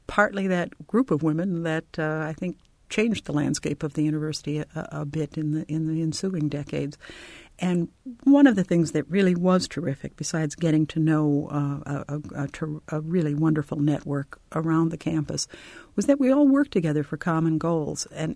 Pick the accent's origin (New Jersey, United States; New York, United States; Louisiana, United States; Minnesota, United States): Minnesota, United States; Yes, I grew up in Minnesota.